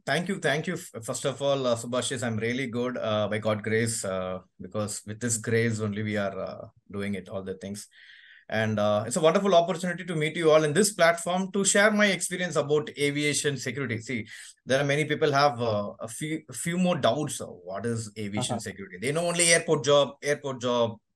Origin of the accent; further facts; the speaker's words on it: Chennai, Tamil Nadu, India; basically I'm from Chennai. I'm born and brought up from Chennai. And my family, my area, my environment belongs to aviation environment